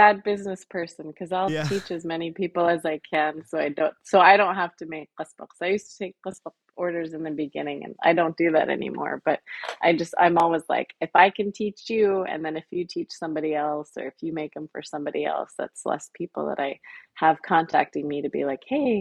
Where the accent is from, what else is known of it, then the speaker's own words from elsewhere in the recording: Bethel, Alaska, United States; now in Soldotna, United States; I'm originally from Bethel, but I live here in Soldotna.